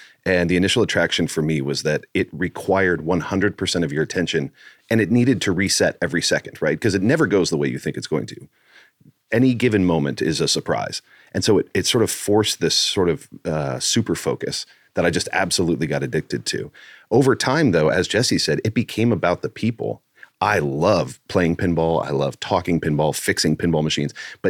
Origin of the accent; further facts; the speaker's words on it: Madeira, Portugal; Yeah, I was growing up in Madeira.